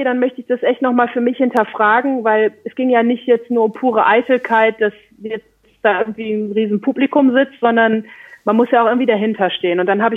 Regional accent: Lower Saxony, Germany; Das ist absolut korrekt und ich bin halt zugezogen. Deswegen hört man das in meiner Aussprache nicht. Ich komme gebürtig aus Ostfriesland.

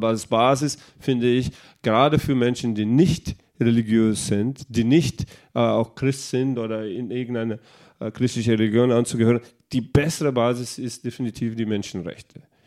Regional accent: Brazil; ich bin in Brasilien aufgewachsen

